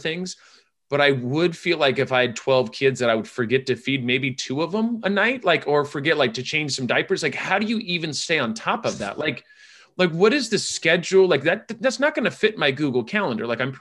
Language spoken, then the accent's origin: English; California, United States; I'm from California and I'm a little, I'm not saying I'm envious of Colorado